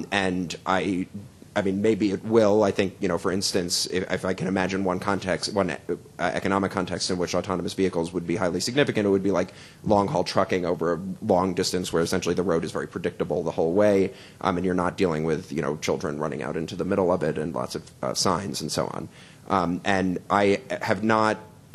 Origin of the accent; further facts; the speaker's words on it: New Jersey, United States; I mean, I know, maybe that's actually because I'm from New Jersey, I get very impatient in cars